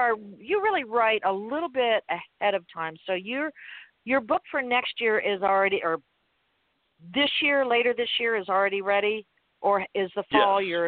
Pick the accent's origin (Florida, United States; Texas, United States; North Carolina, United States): Florida, United States; Miami; To know that I was born and raised in Miami, and we have, you know, 85% of our population is Hispanic, and most of it's Cuban.